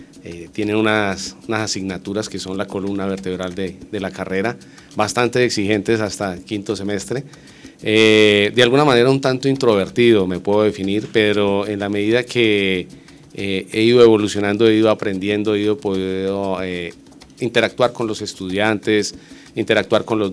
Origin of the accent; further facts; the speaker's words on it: Guateque, Boyacá, Colombia; soy de origen boyacense, de un municipio cuna de nuestro expresidente Enrique Olaya Herrera, el municipio de Guateque, en el departamento de Boyacá